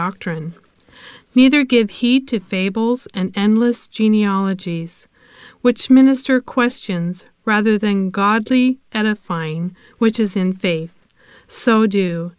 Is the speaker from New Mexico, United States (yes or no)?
yes; Albuquerque, New Mexico, United States; I'm from Albuquerque, New Mexico